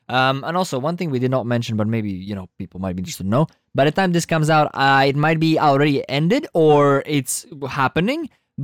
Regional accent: Rezekne, Latgale, Latvia; Yes, you're going to see me in my hometown. Rezekne, Latvia.

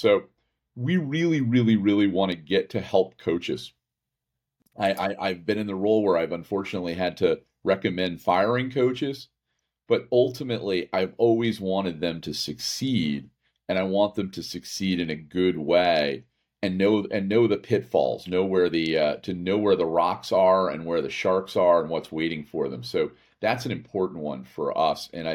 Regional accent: United States; I'm the American and Jeff's the Canadian

